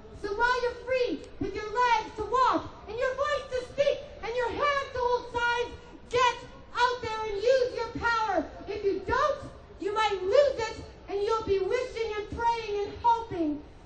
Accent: Vancouver, British Columbia, Canada; I came from Canada in Vancouver, BC on the West Coast.

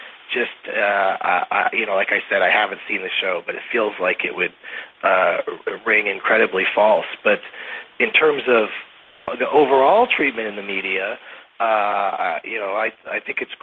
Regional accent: California, United States; You know, when I come from California, it just seems like such a mystical land to some people.

